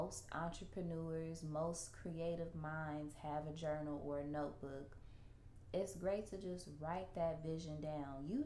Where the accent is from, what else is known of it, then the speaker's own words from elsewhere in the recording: Midwest, United States; But, like, in the Midwest, which I'm from the Midwest in the United States, you have to have a vehicle.